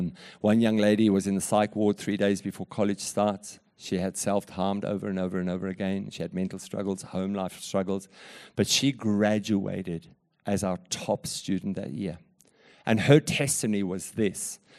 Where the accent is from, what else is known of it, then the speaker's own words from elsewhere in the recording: South Africa; I was a very big disciplinarian being a South African.